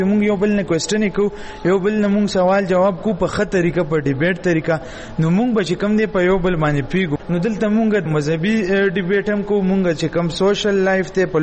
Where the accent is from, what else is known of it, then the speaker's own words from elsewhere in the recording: Peshawar, Khyber Pakhtunkhwa, Pakistan; now in Lahore, Pakistan; زه ایم سی کالج کې سبق ویم لاهور کې د پولیټیکل ساينس سټوډنټ ایم د ایم فیل او زه د پېښور اوسیدونکی یم